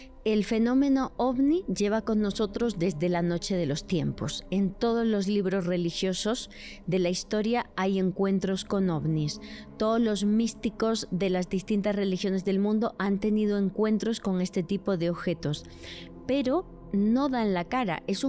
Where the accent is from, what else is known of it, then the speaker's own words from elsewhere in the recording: Extremadura, Spain; Y entonces de repente vas a muchos pueblos de mi tierra, Extremadura, sí, España